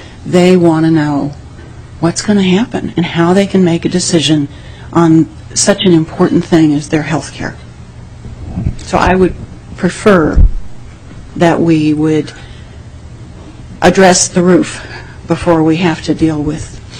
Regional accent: Kansas, United States; I'm originally from Kansas, and I grew up in Tornado Alley.

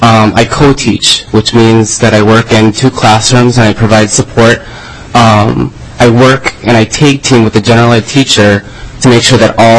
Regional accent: Saint Paul, Minnesota, United States; born there; I was born in St. Paul. I went to the University of Minnesota and got a bachelor's in psychology.

